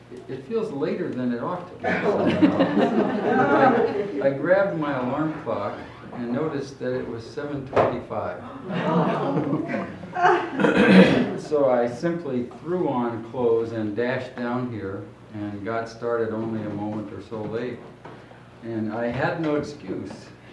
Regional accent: Valparaiso, Indiana, United States; I'm from Valparaiso, Indiana, serving this week as Bible study leader.

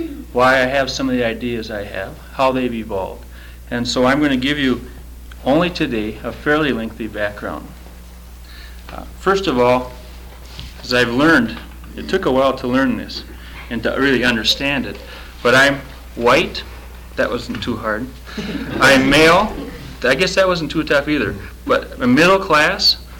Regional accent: Decorah, Iowa, United States; I'm from Decorah, Iowa, the northeast part of Iowa.

